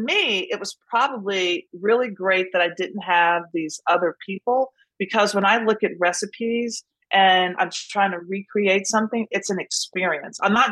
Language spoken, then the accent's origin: English; Nashville, Tennessee, United States; So I grew up in Nashville. Just imagine the mid-60s. So I was born in 1964.